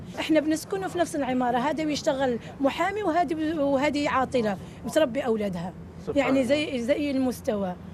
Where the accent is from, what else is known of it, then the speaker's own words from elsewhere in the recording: Morocco; now in Finland; من المغرب.